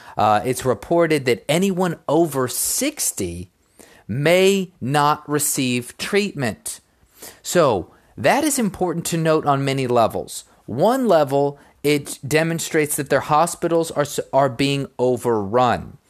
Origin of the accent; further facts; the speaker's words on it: Houston, Texas, United States; You had the US in Houston, Texas, my hometown. We had the Houston Rodeo going on.